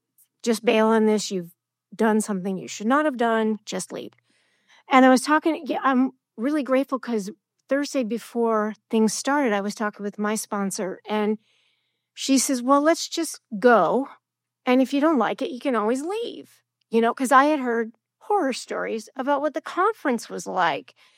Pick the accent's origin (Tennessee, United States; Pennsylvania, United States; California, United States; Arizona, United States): Arizona, United States; Phoenix; I'm from Phoenix, and we were on the same flight.